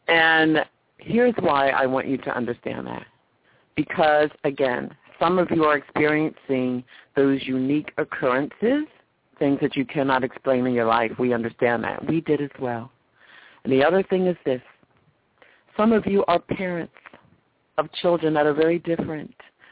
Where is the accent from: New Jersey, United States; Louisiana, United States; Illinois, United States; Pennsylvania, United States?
New Jersey, United States; now in California, United States; I am also from New Jersey. You know, I'm from back east. currently living in California, but I was born and raised in New Jersey.